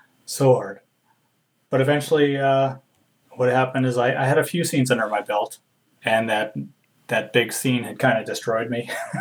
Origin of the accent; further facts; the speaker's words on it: Saskatchewan, Canada; I'm from Saskatchewan too.